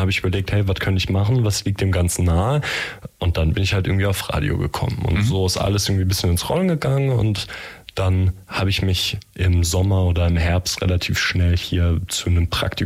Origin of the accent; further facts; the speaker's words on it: Bavaria, Germany; now in Ulm, Germany; kleinen Kaff, so ungefähr eine halbe Stunde von Nürnberg entfernt, meinen Realabschluss gemacht. Ich komme nicht hier aus der Ecke Ulm, ich bin dann quasi extra fürs FSJ hierher gezogen, da so die Ecke, aus der ich komme, ist ungefähr so zwei Stunden in etwa entfernt.